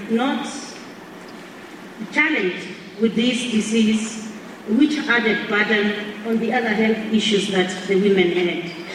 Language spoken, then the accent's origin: English; Kenya; I'm from Kenya.